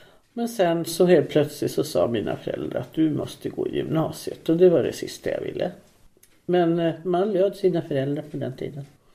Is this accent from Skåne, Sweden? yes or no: no; Stockholm, Stockholm County, Sweden; Jag växte upp i Tallkrogen nära Gubbingen. Mamma och pappa byggde en sån här småstuga som småstugubyrån hade.